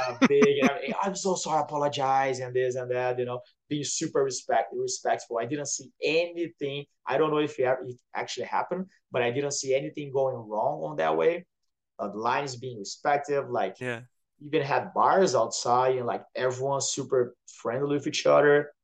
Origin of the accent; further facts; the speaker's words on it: Brazil; So I'm from Brazil, right, Peter? So I grew up going to soccer games.